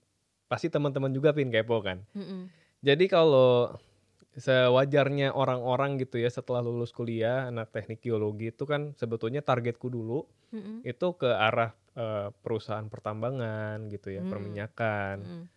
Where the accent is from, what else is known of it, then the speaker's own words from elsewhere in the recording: Bandung, West Java, Indonesia; Jadi dulu tuh kita banyak banget teman-temanku yang sesama orang Bandung. Jadi aku juga orang Bandung.